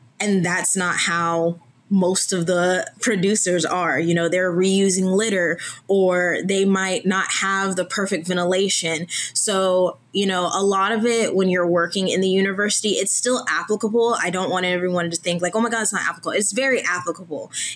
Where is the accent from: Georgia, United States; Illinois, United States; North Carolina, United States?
Georgia, United States; What I mean by that is I'm from Georgia. It's hot here.